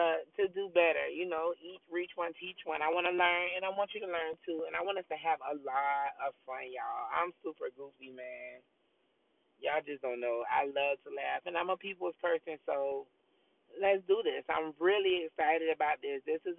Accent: Georgia, United States; I'm from Georgia.

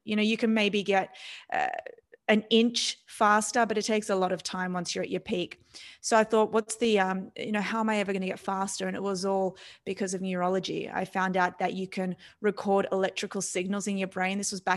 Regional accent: Australia; I was born and raised in Australia.

